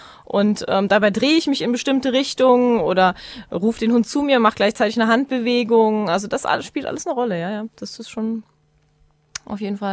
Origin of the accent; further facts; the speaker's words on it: Saarland, Germany; weil ich bin nicht im Saarland geboren. Ich bin zwar hier aufgewachsen